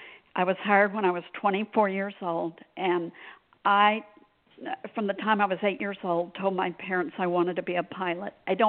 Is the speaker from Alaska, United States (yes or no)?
no; Fort Myers, Florida, United States; born there; moved away as an adult; I was born in Fort Myers, Florida, and I left Fort Myers in 1970 to attend Texas Christian University in Fort Worth, Texas.